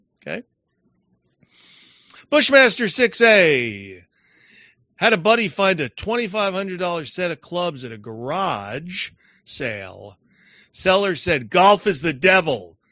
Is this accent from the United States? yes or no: no; Canada; They might know I'm Canadian.